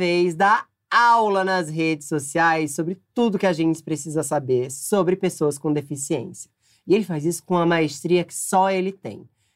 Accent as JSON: {"language": "Portuguese", "region": "Northeast Region", "country": "Brazil", "said": "tem uma expressão que, como nordestino, eu sempre usei"}